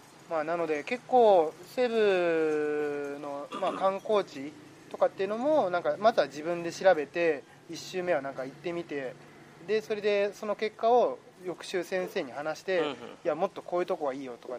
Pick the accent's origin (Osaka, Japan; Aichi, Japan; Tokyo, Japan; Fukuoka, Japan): Tokyo, Japan; Bunkyo; あの僕の実家が文京区の根津っていう、まあすごいシンプルにあの下町なんですけども